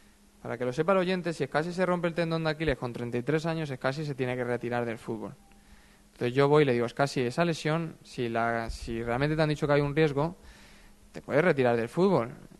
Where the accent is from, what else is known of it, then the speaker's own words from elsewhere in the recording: Madrid, Community of Madrid, Spain; Yo soy de Madrid, pero bueno, mis padres están jubilados, vienen y van, y a mí no me une nada.